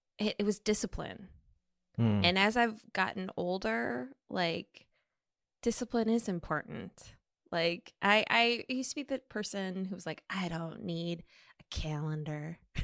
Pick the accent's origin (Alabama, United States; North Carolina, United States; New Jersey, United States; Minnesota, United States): Minnesota, United States; Yeah, I mean, look, I grew up in Minnesota with refugee parents from Laos. There weren't models for a life in entertainment. It wasn't something that was encouraged. I wanted to get out of Minnesota.